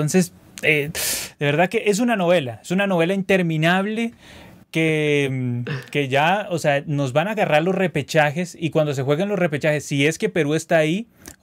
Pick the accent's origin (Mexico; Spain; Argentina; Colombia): Colombia; como colombianos sabemos sobre los estigmas